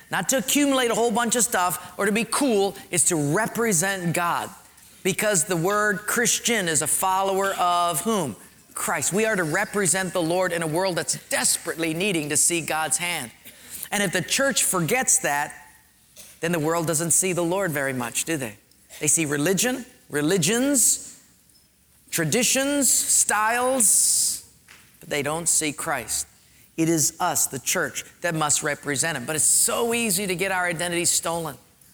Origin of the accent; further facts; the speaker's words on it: Honolulu, Hawaii, United States; I was raised in Palolo Valley. We were very poor.